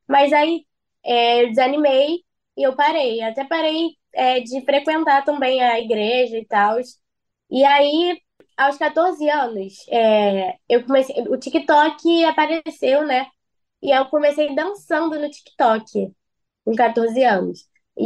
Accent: Rio de Janeiro, Brazil; eu sou da Zona Leste, Rio de Janeiro, Bangu, tenho 17 anos.

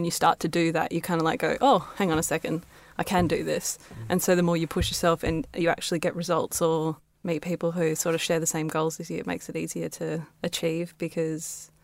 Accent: Australia; We grew up in Australia. I'm first generation Australian.

